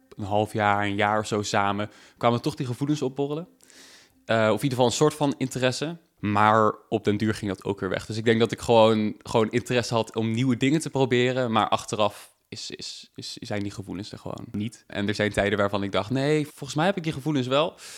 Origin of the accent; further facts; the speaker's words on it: Ede, Gelderland, Netherlands; now in Leiden, Netherlands; ik ben 21. Ik kom uit Ede, maar ik studeer nu in Leiden.